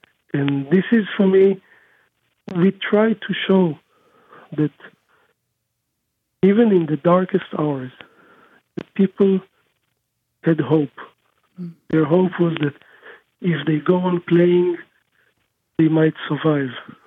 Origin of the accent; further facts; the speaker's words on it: Israel; now in Turkey; someone who lives in Israel, someone who was born and raised in Israel, I live in Turkey now